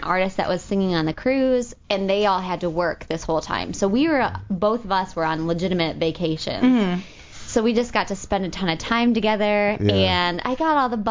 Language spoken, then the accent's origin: English; Ohio, United States; also born or lived in Michigan; Well, technically, I was born in Michigan and then I grew up in Ohio and then I came down to Tennessee.